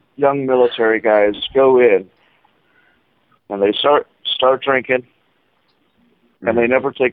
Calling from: Texas, United States; Actually, I'm calling in from Texas, man.

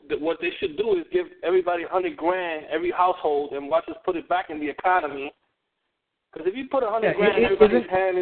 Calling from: The Bronx, New York, United States; From the Bronx, New York.

